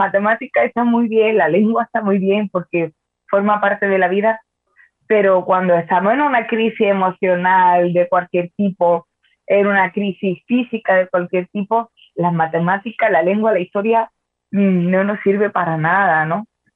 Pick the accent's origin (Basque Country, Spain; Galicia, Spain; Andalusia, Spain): Andalusia, Spain; Granada; soy de Granada, de España